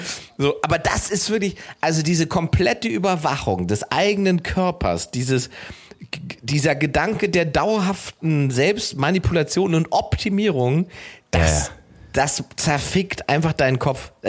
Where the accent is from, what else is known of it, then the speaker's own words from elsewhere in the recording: East Germany, Germany; Also, ich komme aus dem Osten. Bei uns war das nie weg. Ne? Ich bin in den 90ern aufgewachsen.